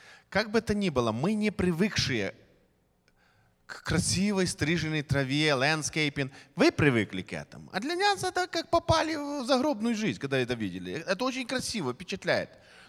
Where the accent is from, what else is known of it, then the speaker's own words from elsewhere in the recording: Ukraine; moved away as an adult; Мы, приехавшие из Советского Союза, Украины, в России, для нас, вы просто другого не видели. А для нас, которые оттуда приехали